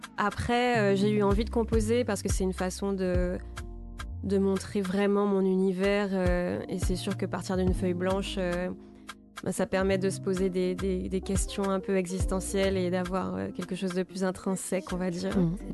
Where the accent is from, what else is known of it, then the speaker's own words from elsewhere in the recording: Martinique; also born or lived in Paris; c'était pas bien vu de répondre en créole, de répondre à ma mère en créole. Donc la difficulté, c'est que j'ai quitté la Martinique pendant une dizaine d'années.